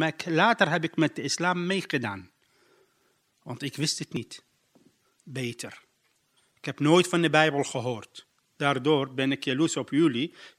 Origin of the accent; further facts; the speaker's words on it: Nineveh, Iraq; Dutch is a second language; Ik kom uit Nineveh. Ja, jaren heb ik gewerkt.